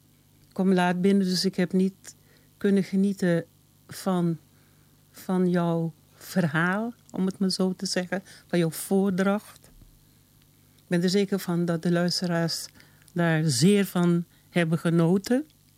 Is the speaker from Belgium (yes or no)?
no; Suriname; Als Surinamers. Afro-Surinamers, zwarte mensen uit Suriname